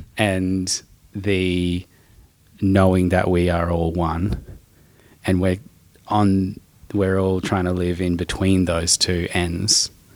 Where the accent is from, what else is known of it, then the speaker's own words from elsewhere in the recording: Darwin, Northern Territory, Australia; I grew up in Darwin where there was a large Filipino community and was in a breakdance crew where most of the boys were somewhat Filipino.